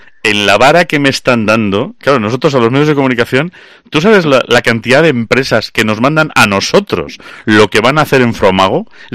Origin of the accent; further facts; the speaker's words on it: Galicia, Spain; los que somos de Galicia